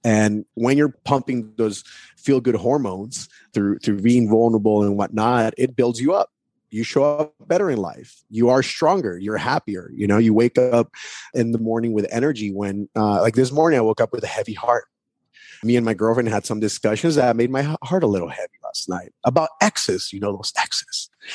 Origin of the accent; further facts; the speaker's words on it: United States; so I grew up in the States as an illegal immigrant.